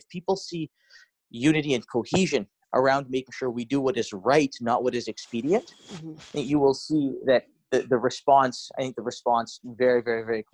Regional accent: Canada; we are all Canadian

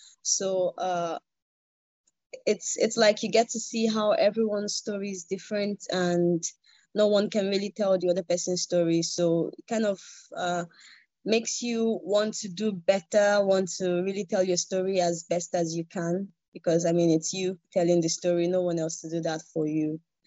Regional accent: Nigeria; I'm a Nigerian artist

